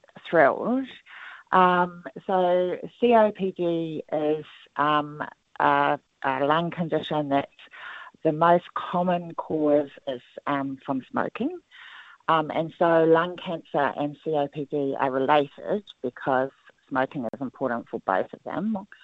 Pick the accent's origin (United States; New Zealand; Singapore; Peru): New Zealand; Southland; also born or lived in Auckland; So I come from Orakapa Rimarunaka. So Invercargill is close to, my marae, my runaka. And so I moved down here from Tamaki Makaurau at the end of 2016. It's great to be home.